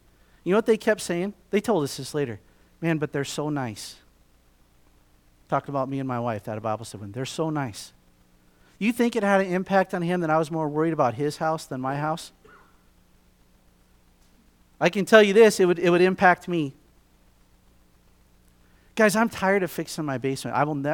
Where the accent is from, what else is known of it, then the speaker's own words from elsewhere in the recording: Montana, United States; I got to tell you, man, I grew up in Montana. I've always been a little bit arrogant about Montana.